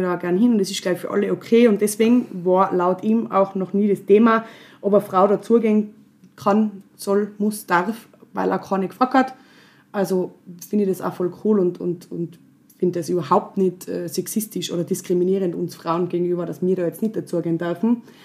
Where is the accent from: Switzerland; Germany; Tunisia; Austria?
Austria; Innsbruck, Tyrol; also ich bin ja eine Innsbruckerin